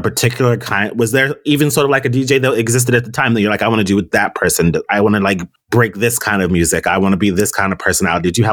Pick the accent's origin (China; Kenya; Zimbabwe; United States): United States; Nashville, Tennessee; I grew up in Nashville. They have record labels there.